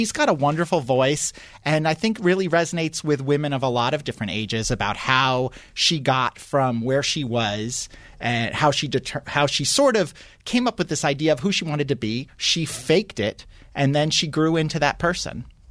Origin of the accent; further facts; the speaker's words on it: Queens, New York, United States; I grew up in Queens, so I actually attended the Belmont Stakes